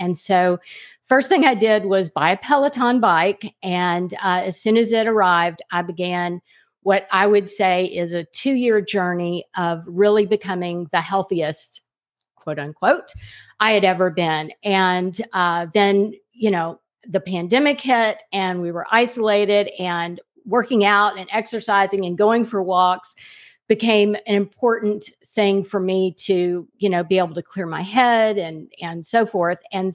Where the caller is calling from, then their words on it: Houston, Texas, United States; I'm in Houston, Texas, where I've been for the last almost 39 years.